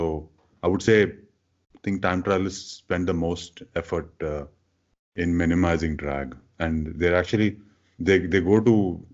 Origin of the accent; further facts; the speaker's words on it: Hyderabad, Telangana, India; And then he moved to Hyderabad. And Hyderabad is my hometown. I was living there at that time.